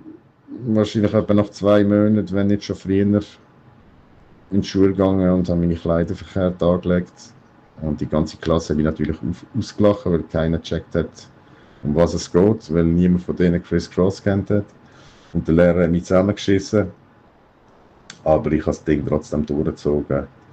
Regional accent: Augst, Basel-Landschaft, Switzerland; Also zu mir, ich bin aufgewachsen in August, Basel-Land.

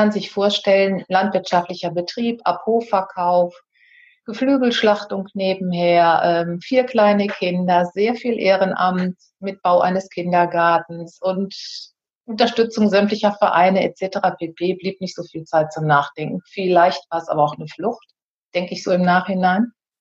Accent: North Rhine-Westphalia, Germany; born there; denn ich bin auf einem Bauernhof am Niederrhein geboren.

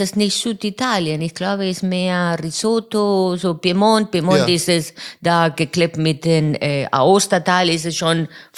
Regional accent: Buenos Aires, Argentina; moved away as an adult; Ja, geboren in Buenos Aires und dort bis 26 Jahre gewohnt.

